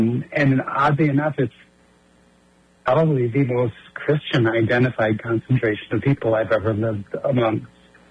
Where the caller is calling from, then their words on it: Sarasota, Florida, United States; My pronouns are she, her, and I'm calling from Sarasota.